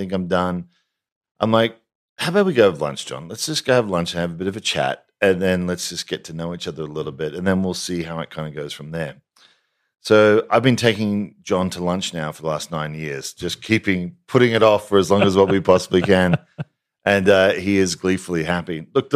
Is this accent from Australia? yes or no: yes; Australia; And being Australian, obviously we admired the fact that there was this great South African agency that was dominating the world creatively.